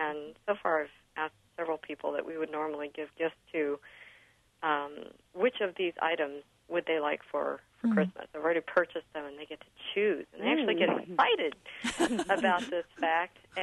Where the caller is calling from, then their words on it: Champaign, Illinois, United States; I'm calling in from Champaign.